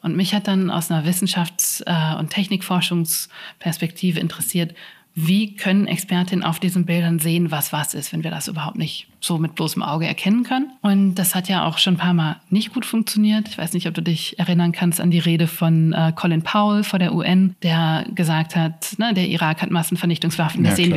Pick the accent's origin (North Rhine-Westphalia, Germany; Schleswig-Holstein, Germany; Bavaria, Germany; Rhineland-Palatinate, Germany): North Rhine-Westphalia, Germany; Dortmund; moved away as an adult; now in Vienna, Austria; Ich komme aus Dortmund.